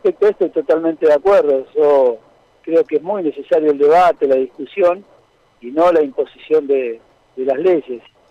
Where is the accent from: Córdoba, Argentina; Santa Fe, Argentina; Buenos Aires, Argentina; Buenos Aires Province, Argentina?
Santa Fe, Argentina; San Lorenzo; Yo no soy de Rosario, soy de San Lorenzo